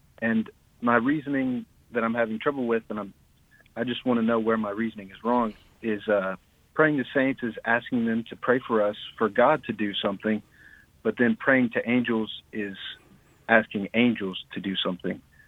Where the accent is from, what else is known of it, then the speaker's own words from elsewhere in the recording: Bardstown, Kentucky, United States; I'm a Catholic from Bardstown